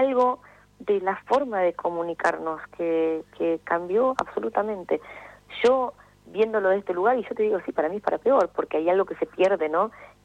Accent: Argentina; y soy argentina, ¿entendés? Yo me siento parte de esta sociedad

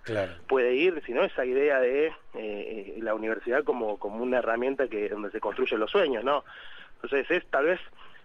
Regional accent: Rosario, Santa Fe, Argentina; Mi papá es de Brasil, mi madre es de Rosario, de donde soy yo también.

